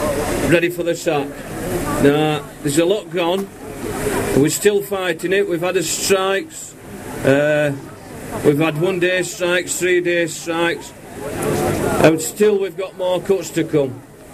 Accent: Barnsley, Yorkshire and the Humber, United Kingdom; Coming from Barnsley, as you might have taken up with my accent, I've been through all this before with the miners' strike. All my family have been affected. It's affected my family, my community, Barnsley itself.

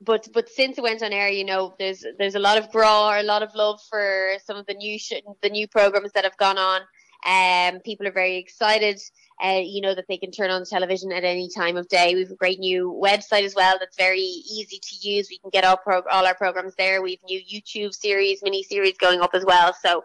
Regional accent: Portmarnock, Leinster, Ireland; now in Connemara, Ireland; So I was brought up in Portmarnock, but had been living in Drumcondra for a couple of years before I moved to Connemara.

